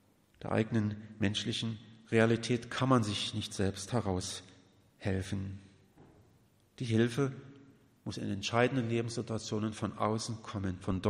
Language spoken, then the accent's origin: German; Schwedt, Brandenburg, Germany; Ich bin ja in Schweden an der Oder groß geworden, da fließt in der Entfernung die Oder vorbei